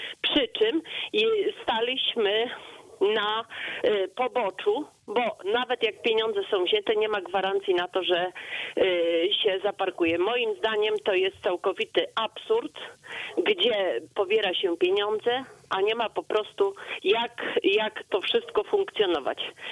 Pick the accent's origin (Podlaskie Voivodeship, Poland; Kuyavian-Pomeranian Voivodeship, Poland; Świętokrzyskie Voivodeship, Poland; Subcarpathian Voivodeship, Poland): Świętokrzyskie Voivodeship, Poland; ja jestem z okolic Opatowa.